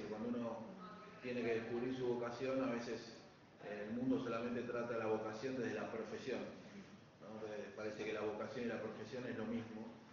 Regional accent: Buenos Aires, Argentina; soy de Buenos Aires. Los cuatro somos de Buenos Aires.

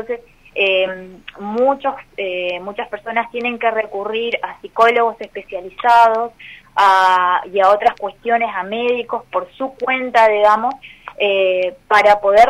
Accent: Posadas, Misiones, Argentina; somos de Posadas la mayoría.

